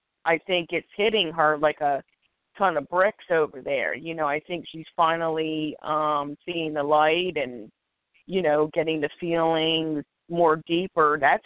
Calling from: Philadelphia, Pennsylvania, United States; I am calling from Philadelphia, PA.

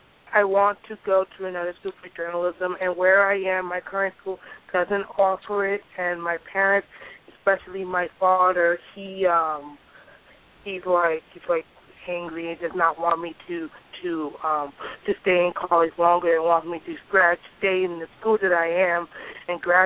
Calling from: Maryland, United States; I'm calling from Maryland.

